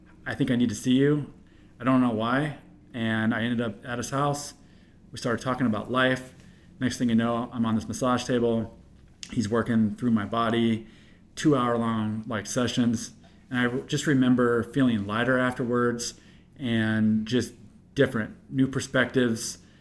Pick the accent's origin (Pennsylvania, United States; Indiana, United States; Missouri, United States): Missouri, United States; Kansas City; And I'm from the Midwest, super raised in like a super conservative family. You know, like in Kansas City, Missouri